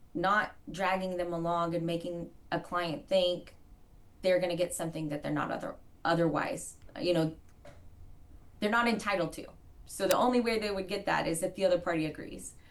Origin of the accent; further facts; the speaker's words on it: Oklahoma, United States; For instance, I'm from Oklahoma, and when I lived in Oklahoma and studied in Oklahoma, they weren't allowed in Oklahoma.